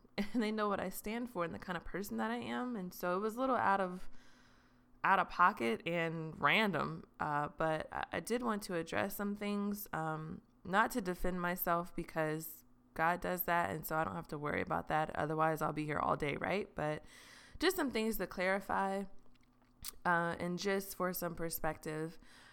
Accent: Austin, Texas, United States; I'm from Austin, Texas, and I think Austin is wonderful and I love it.

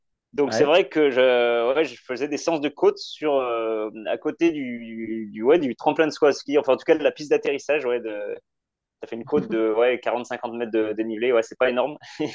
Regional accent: Auvergne-Rhône-Alpes, France; je suis originaire de la Loire, du parc du Pila. Donc, c'est moins connu que le Jura chez vous. Mais voilà, c'est petite montagne, pas très loin de Saint-Etienne, Lyon.

